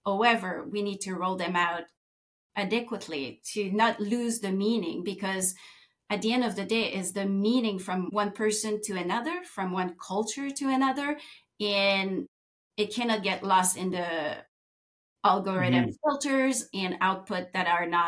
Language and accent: English; Quebec, Canada; born there; first language French; English is a second language; I was born in Saguenay-Lac-Saint-Jean with parents that only spoke French, and I speak from that specific experience.